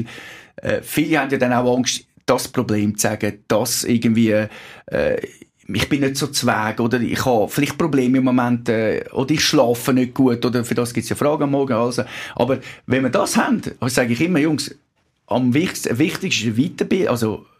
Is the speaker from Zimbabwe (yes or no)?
no; Switzerland; als Schweizer Mentalität